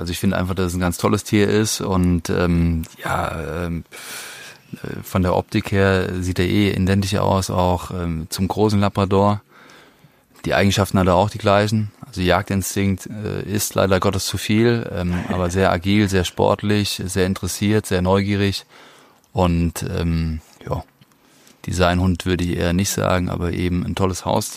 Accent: Rhineland-Palatinate, Germany; Dadurch, dass ich aber auch sehr ländlich aufgewachsen bin im Westerwald, da bist du mit Tieren aufgewachsen.

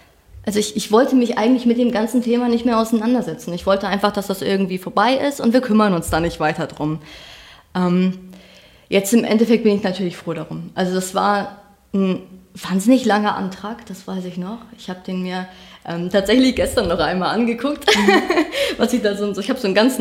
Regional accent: Schleswig-Holstein, Germany; ich bin auf dem Dorf aufgewachsen, das war ganz weit oben in Schleswig-Holstein

